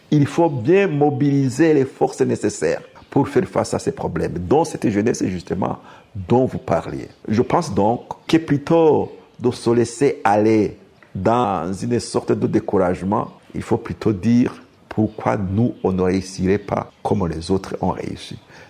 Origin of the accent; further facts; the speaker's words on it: Burundi; Chez nous au Burundi